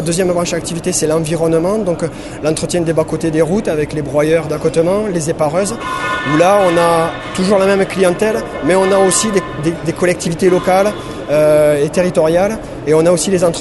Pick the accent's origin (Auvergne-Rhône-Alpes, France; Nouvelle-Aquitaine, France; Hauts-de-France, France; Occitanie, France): Occitanie, France; moi je suis originaire de la Bigorre